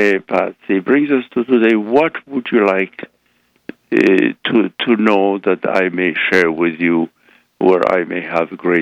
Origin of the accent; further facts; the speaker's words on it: Poland; first language French; English is a second language; 1937, in Poland, we are a very comfortable family. Our Polish is perfect. My first language is French, because my mother insisted that we should, my brother and I should speak French.